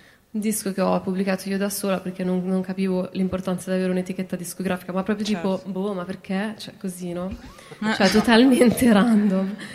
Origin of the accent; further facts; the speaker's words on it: Milan, Lombardy, Italy; noi siamo di Milano, tra l'altro, più o meno